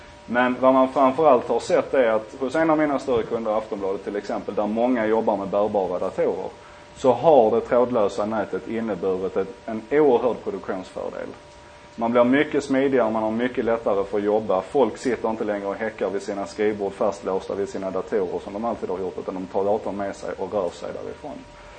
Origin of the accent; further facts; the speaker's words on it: Skåne, Sweden; Jag är skåning, jag är lat.